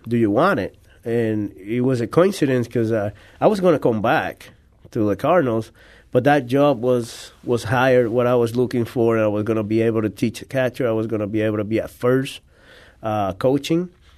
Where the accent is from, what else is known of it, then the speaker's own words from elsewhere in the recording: Dorado, Puerto Rico; And the little town we grew up in Dorado, it was amazing.